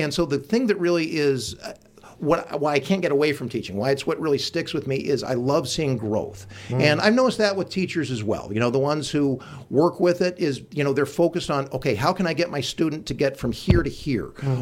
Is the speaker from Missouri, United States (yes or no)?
no; Salt Lake City, Utah, United States; So I grew up, I'm from Utah originally.